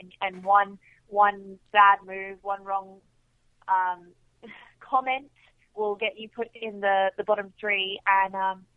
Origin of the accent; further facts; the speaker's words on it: Australia; I think it could have to do with the fact that I'm from Australia.